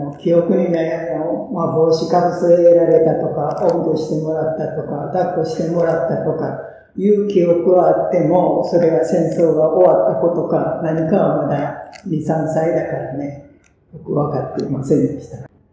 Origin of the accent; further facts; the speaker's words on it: Kobe, Hyogo, Japan; born there; moved away as an adult; now in Okinawa, Japan; 私は神戸の生まれで在日、まあ、1世に近い2世ですね。沖縄来る前までは兵庫県の神戸の方で活動していました。